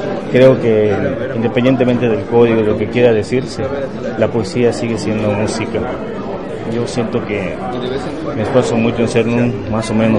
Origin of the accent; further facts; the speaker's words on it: Chetumal, Quintana Roo, Mexico; Soy de Chetumal, Quintana Roo.